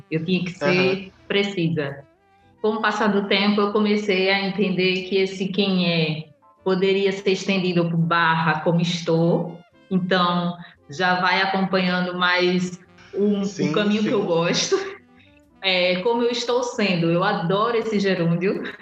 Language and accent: Portuguese; Aracaju, Sergipe, Brazil; now in Portugal; que eu sou natural dessa cidade, do estado de Sergipe, Brasil. Quando você diz que ela é internacional, gente, eu nasci em Aracaju, tenho muito orgulho de minha terra